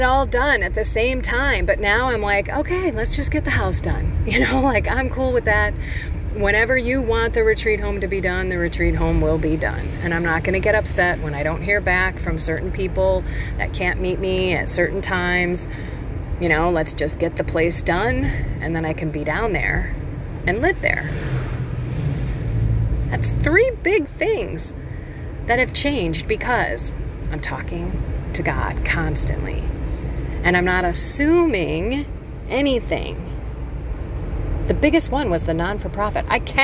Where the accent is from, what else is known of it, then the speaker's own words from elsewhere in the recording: Illinois, United States; I come from Illinois, and it's just flat and not awesome to drive.